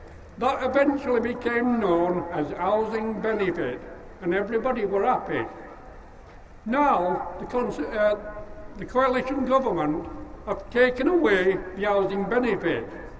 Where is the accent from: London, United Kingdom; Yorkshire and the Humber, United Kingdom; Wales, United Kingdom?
Yorkshire and the Humber, United Kingdom; Sheffield; Right, I'm from Gleadless Valley.